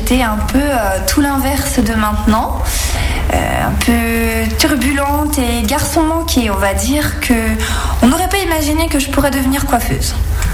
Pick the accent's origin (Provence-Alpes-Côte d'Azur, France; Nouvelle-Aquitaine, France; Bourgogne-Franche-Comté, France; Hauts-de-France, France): Bourgogne-Franche-Comté, France; Semur-en-Auxois; Donc, je suis née à Semur-en-Auxois, dans le 21, pas très loin d'Avallon. J'ai passé toute ma scolarité sur ce mur, finalement, de la maternelle jusqu'au lycée. Je suis toujours restée là-bas jusqu'en 2009